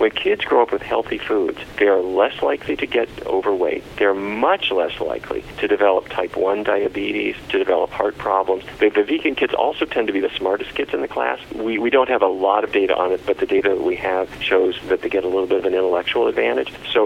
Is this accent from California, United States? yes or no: no; Fargo, North Dakota, United States; when I was a kid growing up in Fargo, North Dakota